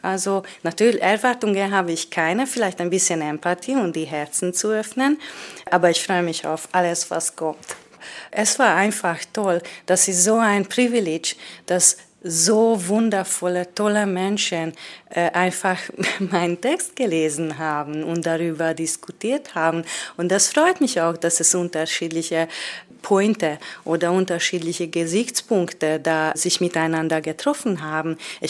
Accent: Hungary; German is a second language; moved away; ich komme ursprünglich aus Ungarn und in den letzten mehreren Jahren zirkuliere ich meistens zwischen deutschsprachigen Ländern.

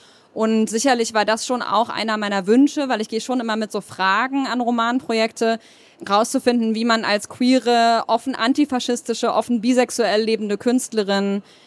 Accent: Gotha, Thuringia, Germany; die berühmteste Tochter meiner Heimatstadt Gotha. Die Stadt, die ich sonst vorstelle damit, dass dort die Versicherung erfunden wurde.

